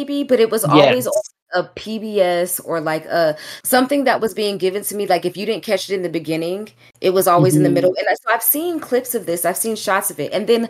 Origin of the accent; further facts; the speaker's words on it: California, United States; I didn't have no judgment because, you know, I'm from California and a lot of people smoke with their mama.